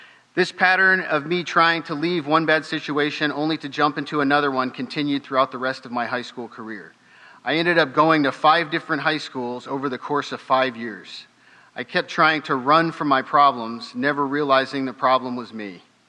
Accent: New Jersey, United States; born there; I was born in New Jersey and was the oldest sibling to a sister and a brother.

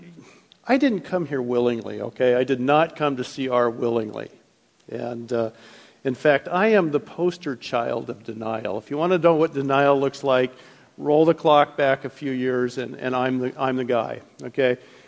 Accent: Hollywood, California, United States; born there; I was born in Hollywood, California.

